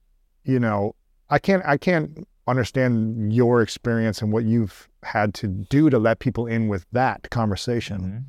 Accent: Ohio, United States; She grew up in Mexico. I grew up in Ohio.

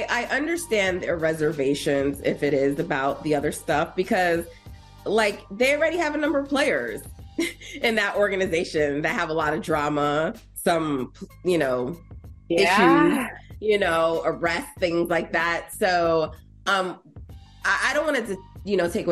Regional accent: Jamaica; because we're Jamaican.

